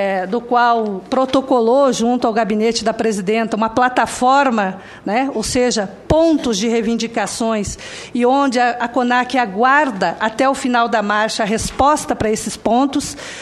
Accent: Rio Grande do Sul, Brazil; um grande guerreiro dos Pampas, lá do meu estado, que me orgulha muito

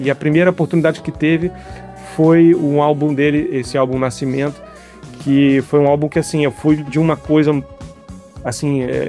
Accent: Belo Horizonte, Minas Gerais, Brazil; also born or lived in Rio de Janeiro; eu nasci no Rio, mas eu cresci em Belo Horizonte, a minha infância foi em Belo Horizonte

